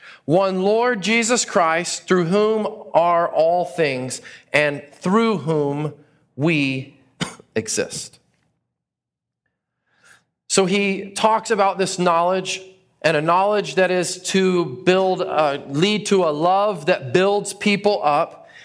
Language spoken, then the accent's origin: English; Texas, United States; I'm a Texan. I'm going to eat some meat.